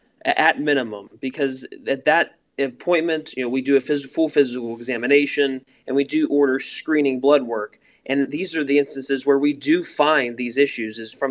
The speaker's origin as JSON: {"language": "English", "region": "Pennsylvania", "country": "United States", "tie": "born or raised there", "said": "I was born and raised here in Fayette County, and my first job was actually with Fayette EMS right here in Connellsville."}